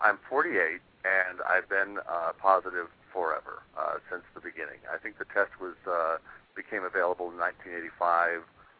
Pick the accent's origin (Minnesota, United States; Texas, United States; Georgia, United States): Georgia, United States; Atlanta; But I am from Atlanta, so I can use that to my advantage here and there.